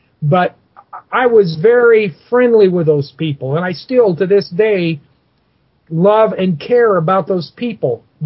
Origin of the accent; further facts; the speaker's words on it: Mexico; I was raised in Mexico on my grandfather's ranch. I know those people well. I know the culture very well.